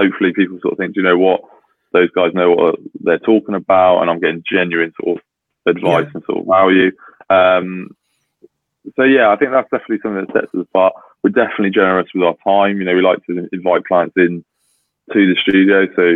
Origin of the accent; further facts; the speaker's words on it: Cheltenham, South West England, United Kingdom; well, Cheltenham is my hometown. That's where I was born.